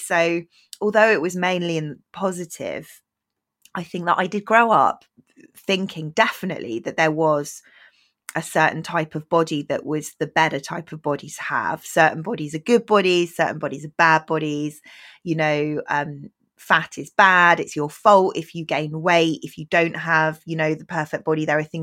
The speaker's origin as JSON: {"language": "English", "town": "Bristol", "region": "South West England", "country": "United Kingdom", "tie": "born or raised there", "said": "So I grew up in a fairly progressive city. I grew up in Bristol."}